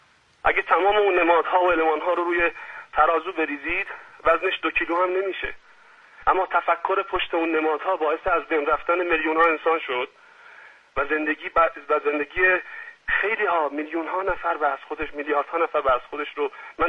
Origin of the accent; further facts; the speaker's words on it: Ahvaz, Khuzestan, Iran; من بچه اهوازم، من با صدای آجیل بزرگ شدم